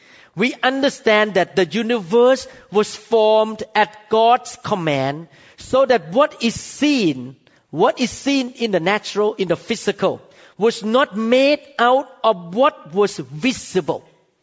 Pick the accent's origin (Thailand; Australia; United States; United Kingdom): Thailand; I came from Thailand. I saw all kind of spiritual things in Thailand.